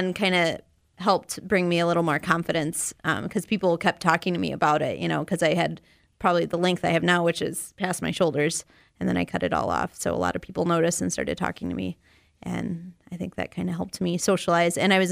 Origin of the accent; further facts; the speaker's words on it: Delavan, Wisconsin, United States; now in Madison, United States; I'm originally from Delavan, Wisconsin.